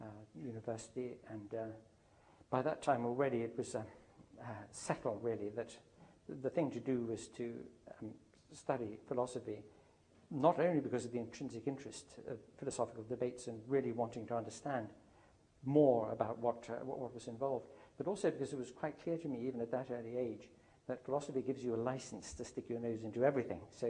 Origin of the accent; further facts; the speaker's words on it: Zambia; I grew up in Central Africa. My parents are British, but they were working and living abroad, right bang in the middle of Africa, in what is now Zambia, on the border of the Belgian Congo.